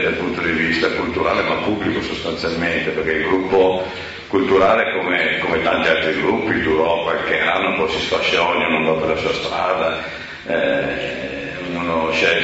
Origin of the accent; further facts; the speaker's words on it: Veneto, Italy; born there; also born or lived in Nogara; io sono nato a Solcalfa, e qua vicino, e sono venuto ad abitare a Nogara, ma sono venuto anche più presto, 11-12 anni